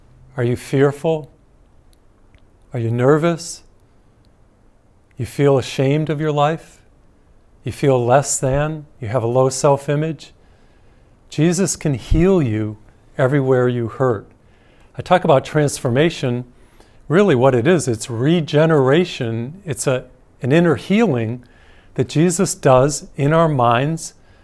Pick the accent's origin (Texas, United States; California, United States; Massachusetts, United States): Massachusetts, United States; white middle class neighborhood growing up in Massachusetts.